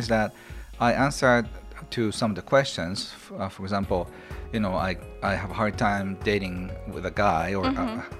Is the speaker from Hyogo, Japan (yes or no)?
yes; Kobe, Hyogo, Japan; English is a second language; Yes. I grew up in Kobe, Japan